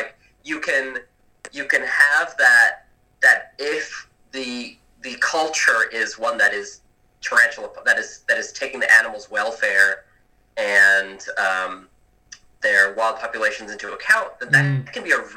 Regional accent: New York City, New York, United States; Just take a look at these animals, because I grew up in a big city. I grew up in New York City.

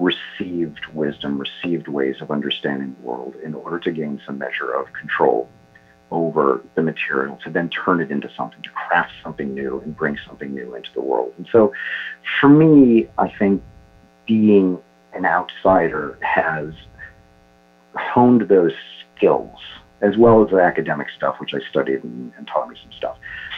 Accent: New England, United States; I'm not a New Yorker, I guess, at the bottom line. I'm a New Englander

